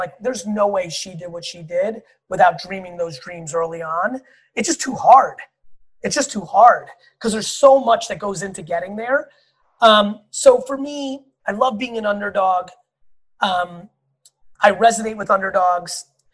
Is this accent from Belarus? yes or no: yes; Belarus; born there; English is a second language; moved away; I'm 44. I was born in Russia, the Soviet Union. I was born in Belarus, but it was known as Russia/USSR.